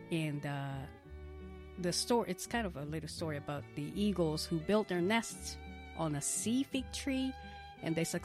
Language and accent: English; Japan; Even though I'm from Japan, I'm kind of awkwardly pronouncing it.